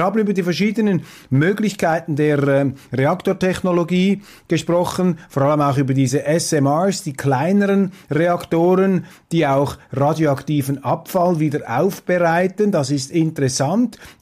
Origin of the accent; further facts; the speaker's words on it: Switzerland; für mich auch als Schweizer natürlich vielleicht typisch, aber zumindest erfreulich, dass so eine Veranstaltung in der Schweiz stattgefunden hat, dass eben hier in unserem Land die ganze geistige Atmosphäre noch nicht so vernagelt ist